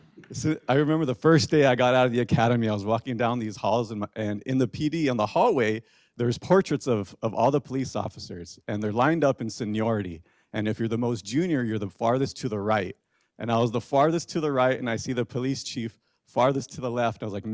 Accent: Othello, Washington, United States; I take pride in telling people I'm from Othello. Hey, it's a small little city on the eastern side of Washington.

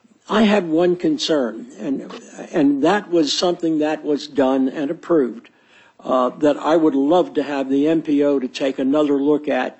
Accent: Baltimore, Maryland, United States; and I'm originally from Baltimore, so I knew it well

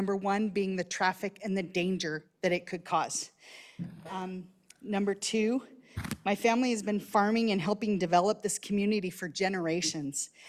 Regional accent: Royal City, Washington, United States; also born or lived in Othello; I'm from Royal City, Washington. I was born in Othello many years ago.

